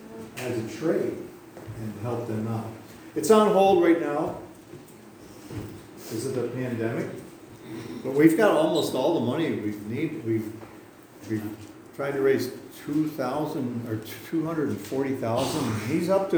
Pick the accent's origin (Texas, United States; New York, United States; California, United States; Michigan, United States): New York, United States; Buffalo; I grew up near Buffalo, and there was some sleazy, we used to joke about some of the sleazy areas in Buffalo